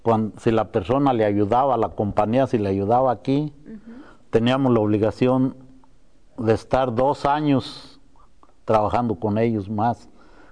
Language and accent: Spanish; Mexico; moved away; Pero esa ya me la mandaron a México, yo ya estaba allá en mi tierra.